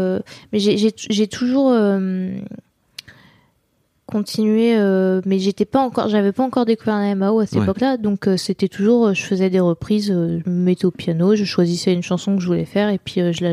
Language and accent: French; Nantes, Pays de la Loire, France; J'ai grandi à Nantes et à côté de Nantes.